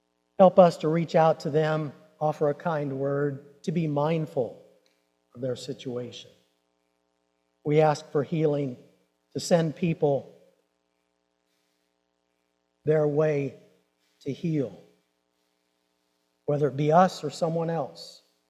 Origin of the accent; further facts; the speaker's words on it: Iowa, United States; Growing up in Iowa, I loved Christmases, and I thought everybody did as well.